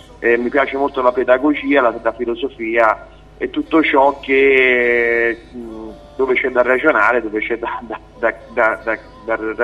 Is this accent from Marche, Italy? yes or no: no; Poggibonsi, Tuscany, Italy; also born or lived in Naples; sono nato a Napoli e vivo da tanto tempo, ero piccolino in Toscana, a Poggibonsi, vicino a San Gimignano